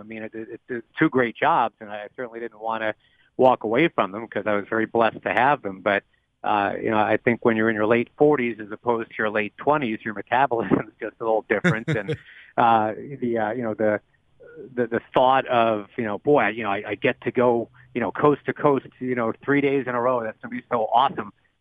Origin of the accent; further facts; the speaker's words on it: Rochester, New York, United States; I, you know, was doing AAA ball in my hometown of Rochester, New York, and basically got called up by the Orioles